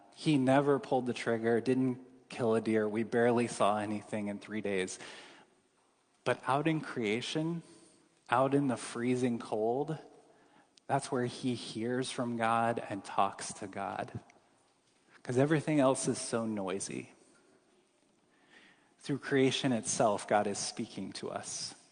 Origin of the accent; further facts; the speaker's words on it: Kansas City, Missouri, United States; I'm from Kansas City and grew up in the suburban jungle